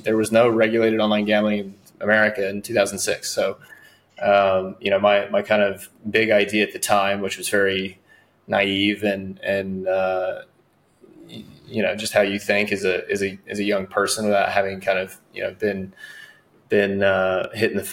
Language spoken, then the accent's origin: English; North Carolina, United States; So I'm from North Carolina originally, went to the University of North Carolina.